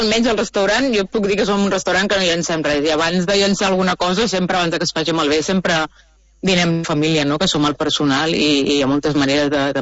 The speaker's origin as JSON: {"language": "Catalan", "town": "Arenys de Mar", "region": "Catalonia", "country": "Spain", "said": "Correcte, traiem pit de que som d'Arenys."}